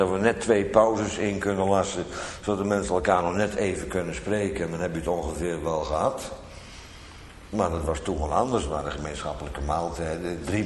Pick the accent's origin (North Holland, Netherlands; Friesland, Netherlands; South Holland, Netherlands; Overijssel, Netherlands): South Holland, Netherlands; Bodegraven; dat wij vroeger in Bodegraven, waar ik opgegroeid ben